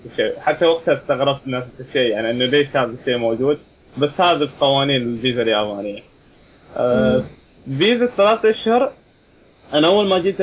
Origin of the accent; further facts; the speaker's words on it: Oman; now in Japan; كل مرة يسألوني من وين انت، اقول لهم والله من عمان